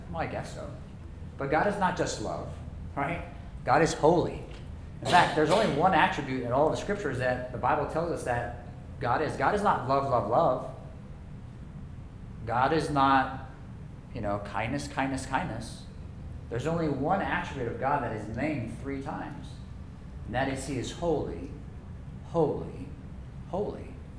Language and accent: English; Hawaii, United States; I grew up in Hawaii, okay?